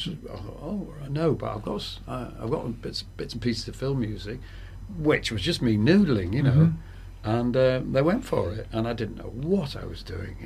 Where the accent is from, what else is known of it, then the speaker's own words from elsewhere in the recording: Hull, Yorkshire and the Humber, United Kingdom; but I'm from Hull originally